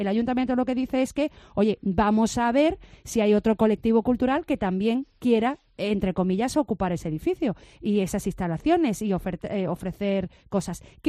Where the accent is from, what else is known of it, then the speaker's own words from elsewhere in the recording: Álora, Andalusia, Spain; y la Peña de Álora de mi pueblo también.